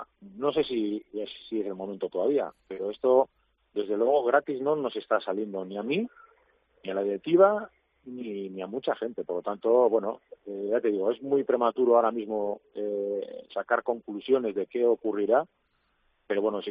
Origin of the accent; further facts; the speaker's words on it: Basque Country, Spain; yo en el 2016 dejé de remar en la trainera de Urdaibai, de mi pueblo, y aquello pintaba muy mal.